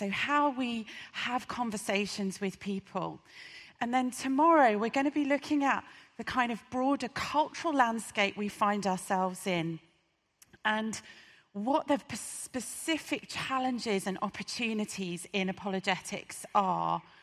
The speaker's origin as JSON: {"language": "English", "country": "United Kingdom", "said": "And obviously as British people, we always apologise if we bump into anyone"}